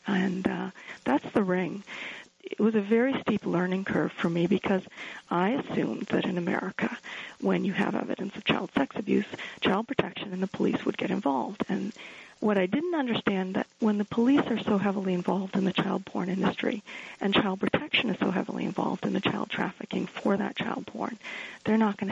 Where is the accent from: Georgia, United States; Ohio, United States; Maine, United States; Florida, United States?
Maine, United States; I ran for U.S. Congress in my home state of Maine, District 2.